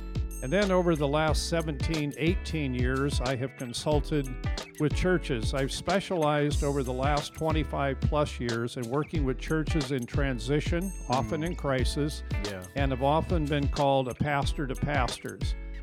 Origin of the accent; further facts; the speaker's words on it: Oregon, United States; I grew up on the Oregon coast. I tell people I was a motel kid, even though my parents owned the motel